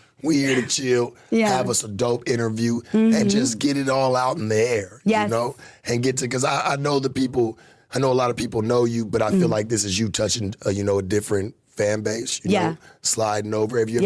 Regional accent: United States; How do I know? I'm from the United States, baby. I know about all of these motherfuckers.

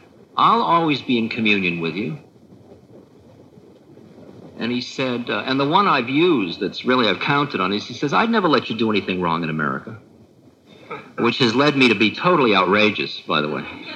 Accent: California, United States; No, Maharaj, I'm from California.

